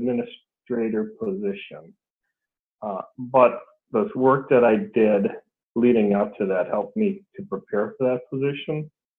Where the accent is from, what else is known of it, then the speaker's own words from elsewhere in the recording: Superior, United States; I live in Superior. And I was born and raised in Superior and moved away to go to school and moved back about 20 years after I left and raised a family here in Superior